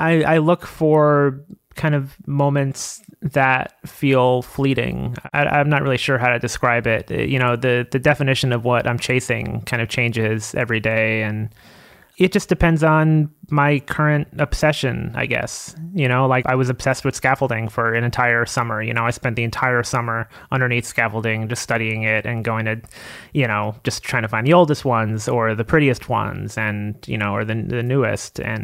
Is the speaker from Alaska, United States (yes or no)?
no; Long Island, New York, United States; also born or lived in Queens; I was born in Queens, but I spent most of my childhood in Long Island.